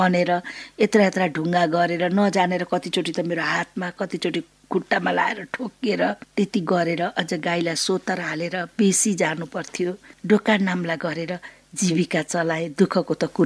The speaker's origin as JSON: {"language": "Nepali", "town": "Rattamai", "region": "Koshi Province", "country": "Nepal", "tie": "born there", "said": "र मेरो जन्म रत्तमाई नगरपालिकामा भएको हो, मोरङ।"}